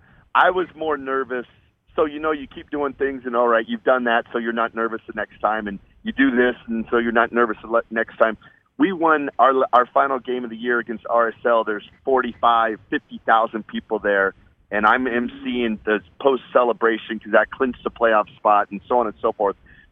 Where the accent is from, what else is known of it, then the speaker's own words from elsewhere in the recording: Seattle, Washington, United States; Seattle guy. My family's all here. And I've been allowed to, you know, enrich my career and stay in my hometown.